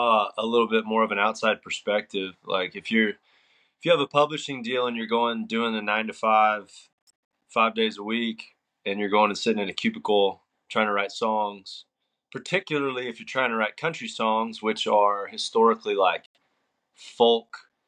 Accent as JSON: {"language": "English", "region": "Texas", "country": "United States", "said": "But I was from Texas, and you grow up just, if you're from out here, you're pretty aware of the country music scene"}